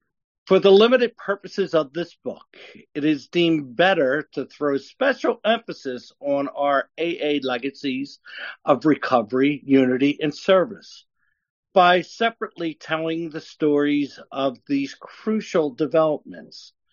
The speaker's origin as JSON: {"language": "English", "region": "Pennsylvania", "country": "United States", "said": "I hail from Area 59, which is up here in eastern Pennsylvania"}